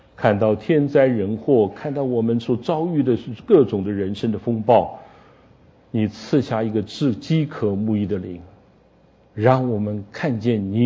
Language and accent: Chinese; China; 这我们中国人就会这样